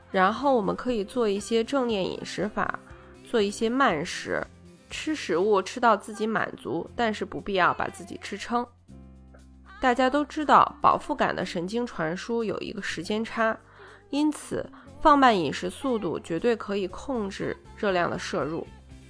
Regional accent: China; 我们中国人吃饭基本上都是在大盘子里面一起夹菜吃

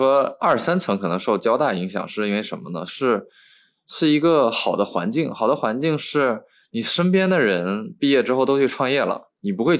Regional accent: Northeast China, China; 我是东北人

